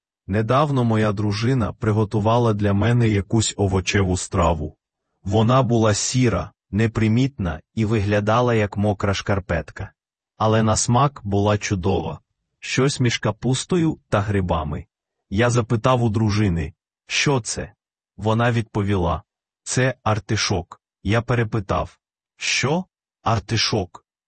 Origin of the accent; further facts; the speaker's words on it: Belarus; Я родом з Білорусі, і в дитинстві часто бачив по телевізору рекламу соку